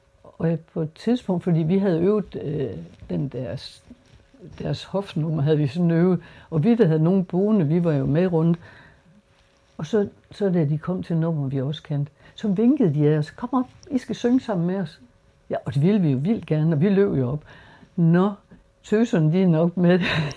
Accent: Skjern, Central Denmark Region, Denmark; Vi kommer alle sammen fra Skjern, og det går sådan.

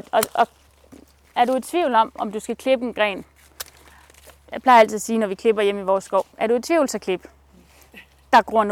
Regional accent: Lundby, Zealand, Denmark; jeg kommer selv ned fra Lundby på Sydsjælland.

